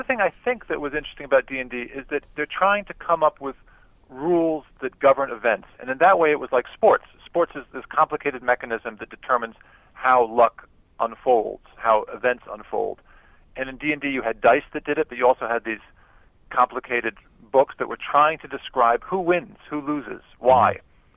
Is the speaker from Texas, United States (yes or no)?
yes; San Antonio, Texas, United States; And for years, he just kept beating my hometown San Antonio Spurs, and I hated him.